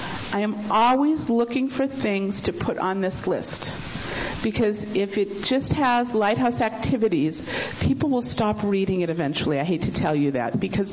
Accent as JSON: {"language": "English", "region": "East Coast", "country": "United States", "said": "I'm from the East Coast. This is my speed."}